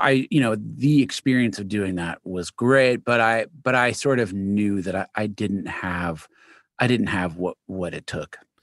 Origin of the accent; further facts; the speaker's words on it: New York City, New York, United States; now in New York City, United States; New York, originally born in Queens.